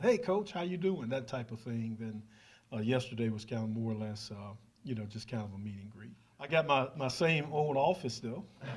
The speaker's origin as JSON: {"language": "English", "town": "Starkville", "region": "Mississippi", "country": "United States", "said": "Well, it's my home state. I love the people in the state of Mississippi. You know, my wife's from here, I'm from here, my family is here, my parents live here"}